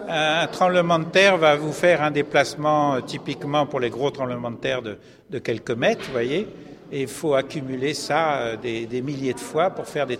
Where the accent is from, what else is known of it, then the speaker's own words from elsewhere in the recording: Vietnam; Je suis né au Vietnam et puis depuis que j'étais tout petit, je regardais le Pacifique